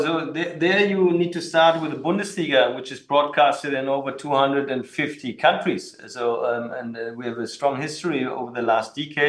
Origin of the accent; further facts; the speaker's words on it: Baden-Württemberg, Germany; I'm from Swabia. Stuttgart is Swabia.